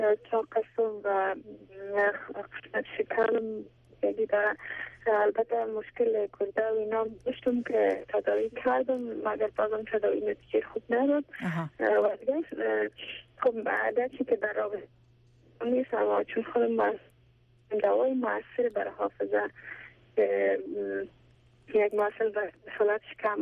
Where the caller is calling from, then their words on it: Kabul, Afghanistan; از کابل هستم